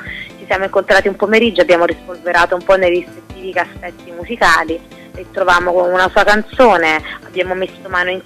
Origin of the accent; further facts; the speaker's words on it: Naples, Campania, Italy; io sono napoletanissima e sono una terrona, come si suol dire